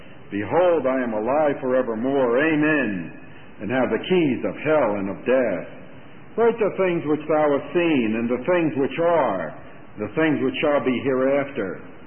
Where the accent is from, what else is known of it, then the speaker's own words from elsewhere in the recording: New Jersey, United States; I'll say I'm from New Jersey, from Woodside Chapel in New Jersey.